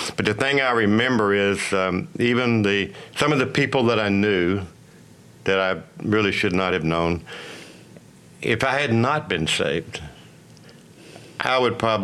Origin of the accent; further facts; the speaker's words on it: Houston, Texas, United States; Yeah, I was born in Houston. I've lived here all my life.